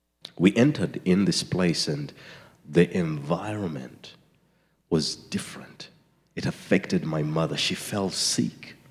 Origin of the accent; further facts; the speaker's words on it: Uganda; I come from Uganda, a small country in the eastern part of Africa.